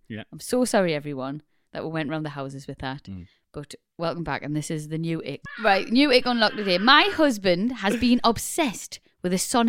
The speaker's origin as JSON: {"language": "English", "country": "New Zealand", "said": "Love your podcast, and I'm from New Zealand."}